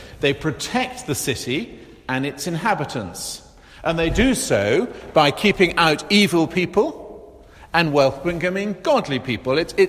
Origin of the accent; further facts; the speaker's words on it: Chichester, South East England, United Kingdom; When I was little, my hometown was Chichester in Sussex.